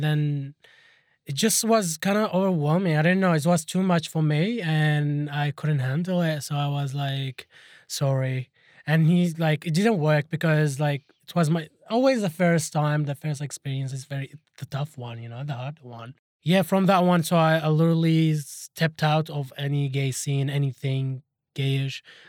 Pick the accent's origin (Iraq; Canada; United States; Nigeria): Iraq; I'm coming from Iraq, and we barely have these things. Like, in our country, you don't talk about your emotions.